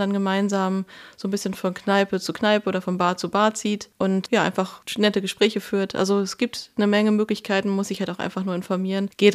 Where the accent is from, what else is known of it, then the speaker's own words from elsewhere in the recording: North Rhine-Westphalia, Germany; Bin ja im Ruhrgebiet aufgewachsen. Ich will immer sagen, ich bin im Ruhrgebiet groß geworden